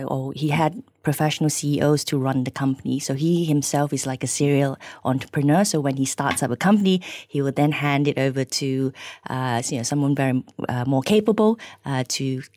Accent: Malaysia; moved away; also born or lived in China; I am from Malaysia, so I had lived away from Malaysia for over 20 years as well.

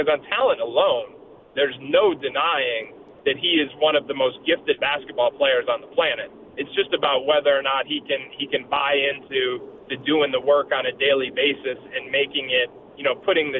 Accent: New England, United States; I grew up a Celtics fan. You know, I'm from New England.

